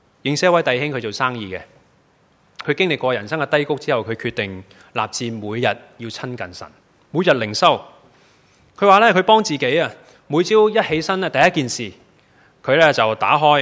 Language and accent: Chinese; Hong Kong; 面对困难，我们香港人最叻讲的就是退一步海阔天空。